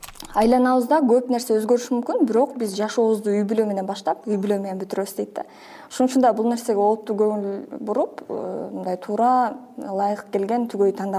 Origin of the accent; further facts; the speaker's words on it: Osh, Osh Region, Kyrgyzstan; Мен негизи Оштонмун.